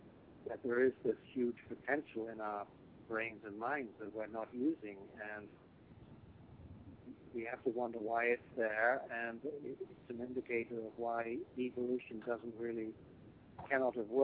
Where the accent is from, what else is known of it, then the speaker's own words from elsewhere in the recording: South East England, United Kingdom; No, southern England. I was brought up in Surrey and lived in southern England the whole of the time I was there.